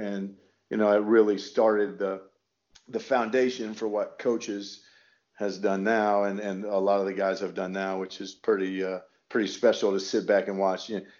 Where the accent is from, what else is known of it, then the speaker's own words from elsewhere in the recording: Indiana, United States; you're growing up in Indiana, right?